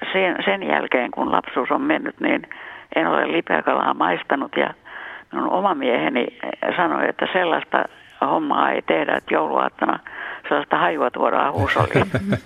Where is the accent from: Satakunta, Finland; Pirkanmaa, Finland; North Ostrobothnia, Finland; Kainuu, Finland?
Satakunta, Finland; koska olen kotoisin itse Satakunnasta